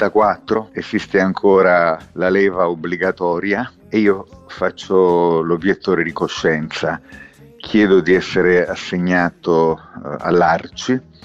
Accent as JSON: {"language": "Italian", "town": "Terlizzi", "region": "Apulia", "country": "Italy", "said": "scusa, ma io sono di Terlizzi, vengo a Roma"}